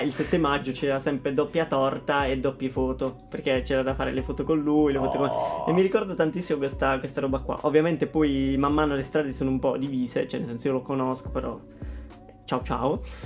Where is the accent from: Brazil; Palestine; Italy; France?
Italy; Noci, Apulia; Il primo è che siamo nati a Noci, cioè quindi nel mio paese, il mio stesso paese.